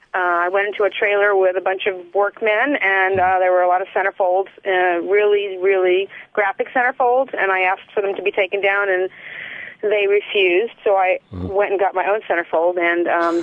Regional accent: Houston, Texas, United States; also born or lived in New Jersey / Northern California; now in Palm Springs, United States; I was born and raised in Houston. Mm-hmm. I lived in New Jersey. I worked in Newark. I lived in Northern California. And right now we live in Palm Springs.

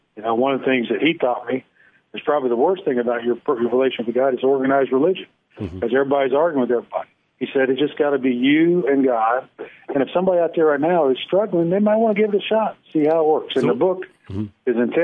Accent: Hamilton, Ohio, United States; You know, I grew up in Hamilton, Ohio

